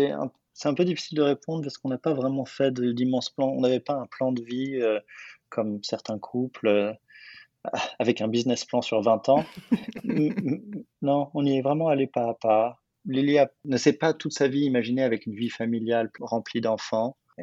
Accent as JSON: {"language": "French", "town": "Paris", "region": "Île-de-France", "country": "France", "moved": "as an adult", "lives_now": "New York, United States", "said": "j'habite à New York, je suis français de Paris à la base."}